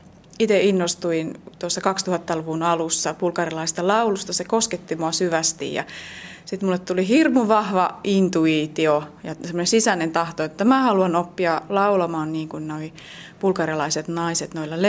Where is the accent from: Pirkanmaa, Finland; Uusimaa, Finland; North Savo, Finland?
North Savo, Finland; Kiuruvesi; mä asuin lapsena Kiuruvedellä, jossa alkoi vahva kanteleen opetus